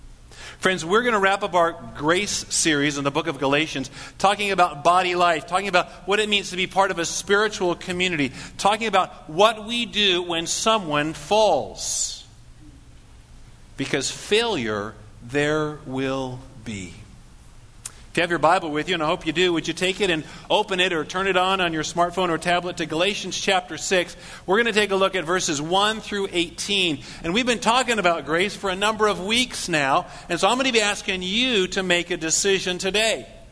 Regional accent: Paradise, California, United States; when I was 8 years old, growing up in Paradise, California, my family decided to go roller skating.

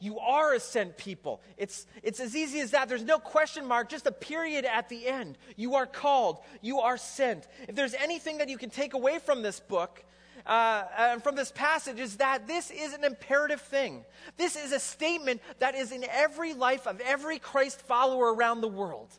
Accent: West Coast, Canada; also born or lived in Saskatchewan; Now, I've told you that I am from Saskatchewan, and I grew up on the west coast of Canada

